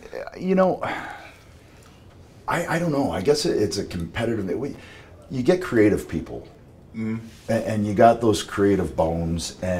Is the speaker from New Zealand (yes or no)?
no; Ontario, Canada; just we're two kids from Southern Ontario with no in to this industry at all.